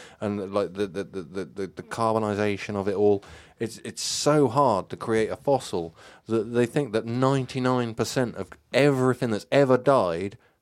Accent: Wales, United Kingdom; I'm Welsh, so I'm going to give it a 9.4.

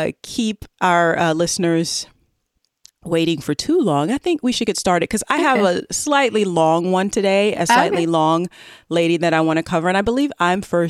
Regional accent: Southern US, United States; accent: Southern; I tell you, boy, don't let me get out my Southern accent.

